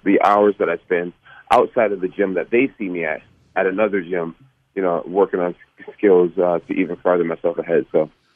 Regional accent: Endicott, New York, United States; also born or lived in Rochester; I'm from a place called Endicott, New York, and I'm from Rochester, New York, but I come from a small town for the most part

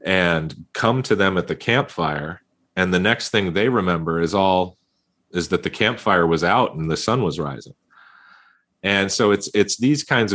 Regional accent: San Diego, California, United States; Gary's from Florida and I'm from San Diego.

